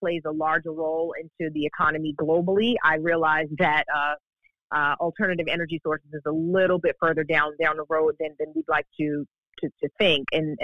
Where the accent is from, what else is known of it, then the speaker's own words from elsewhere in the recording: Brooklyn, New York, United States; Growing up in New York, I grew up in Brooklyn, New York, and I saw the war on drugs firsthand as a child of the 80s